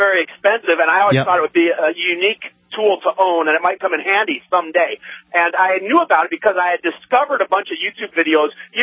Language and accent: English; Iowa, United States; And I can remember being a youngster. I grew up in Iowa. Everybody knew the law enforcement officers.